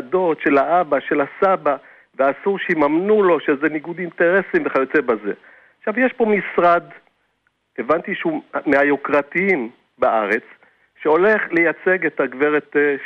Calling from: Haifa, Haifa District, Israel; אני מחיפה.

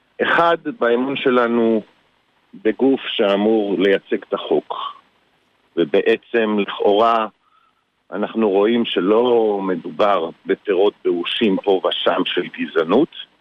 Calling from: Tel Aviv, Tel Aviv District, Israel

